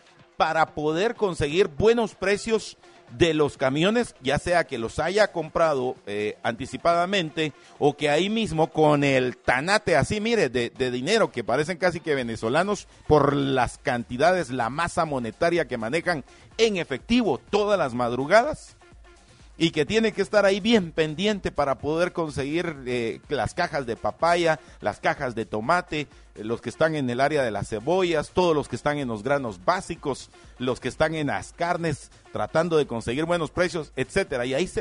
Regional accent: Guatemala; todos somos guatemaltecos.

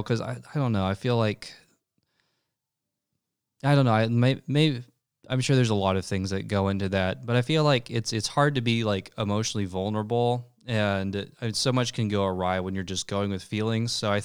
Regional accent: Texas, United States; When I went to Asbury, which was really far away for me growing up in Texas. It was like a 16-hour car ride to get to Asbury.

